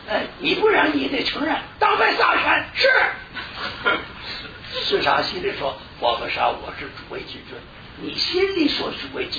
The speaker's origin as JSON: {"language": "Chinese", "region": "Northeast China", "country": "China", "tie": "born or raised there", "said": "我小时候我三岁，我生在东北，三岁东北沦陷，被日本所占领。"}